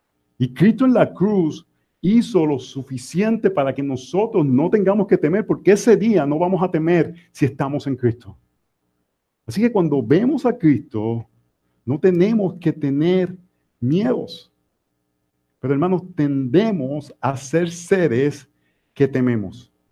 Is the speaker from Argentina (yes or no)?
no; Puerto Rico; Nosotros somos de Puerto Rico original, y cuando vamos a Puerto Rico una vez al año